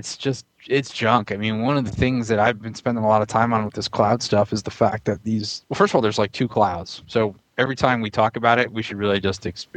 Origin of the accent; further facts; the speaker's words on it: New Jersey, United States; I grew up in New Jersey.